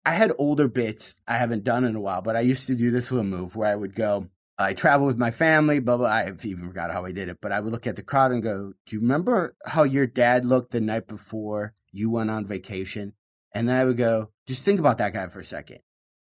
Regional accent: Michigan, United States; I would talk about, you know, growing up in Michigan, how we leave at 7 a.m. and it'd be 7 p.m.

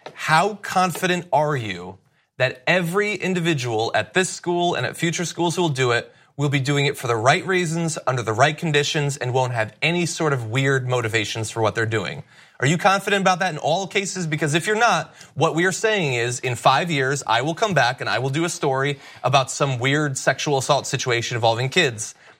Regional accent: Connecticut, United States; I come from Connecticut. I was spanked once or twice as a kid.

